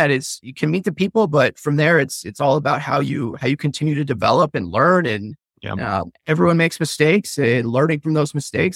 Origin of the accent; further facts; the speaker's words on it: Denver, Colorado, United States; And again, growing up in Denver, I played hockey. I was a diehard Avs fan, a diehard Nuggets fan.